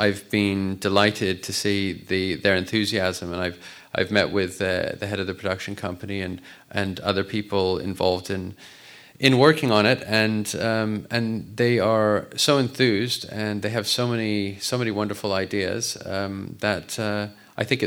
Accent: Vancouver, British Columbia, Canada; moved away; also born or lived in London; So I was born in London, and my parents, for work reasons, moved to Vancouver when I was at 7.

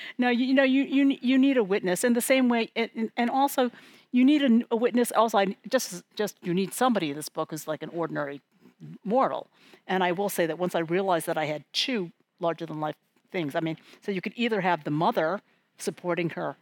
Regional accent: United States; born there; first language English; I was born in America, and English is my first language, and I will say, unfortunately, my only language. I speak a little Chinese.

